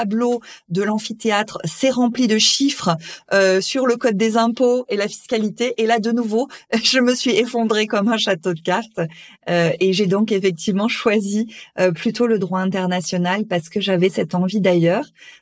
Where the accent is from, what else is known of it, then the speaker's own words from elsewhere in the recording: Montpellier, Occitanie, France; donc je suis montpelliéraine d'origine, comme toi. Je suis maman de deux enfants